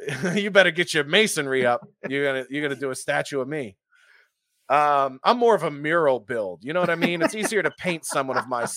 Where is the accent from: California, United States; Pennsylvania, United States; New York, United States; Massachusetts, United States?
Pennsylvania, United States; Philadelphia; And we premiered at 1.3 at our week two episode in my hometown of Philly.